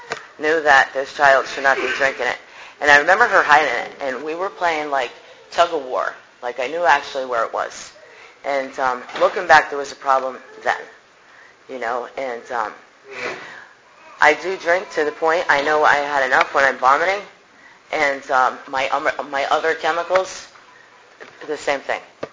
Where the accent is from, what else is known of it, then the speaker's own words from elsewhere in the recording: Connecticut, United States; I'm from Connecticut, and I was born of a 16-year-old mom and a 17-year-old dad.